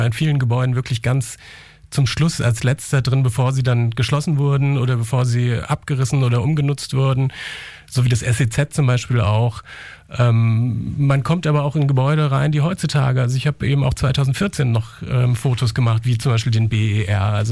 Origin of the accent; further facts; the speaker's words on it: Hesse, Germany; ich komme aus der Nähe, also zwischen Darmstadt und Frankfurt.